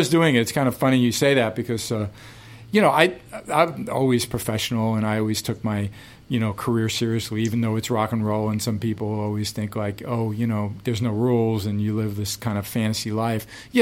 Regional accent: New York, United States; I grew up in New York, so anything in the tri-state area.

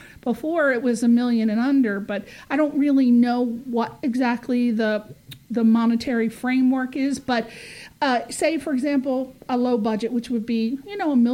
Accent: East Coast, United States; I'm just telling it like it is. I'm from the East Coast. That's what we do.

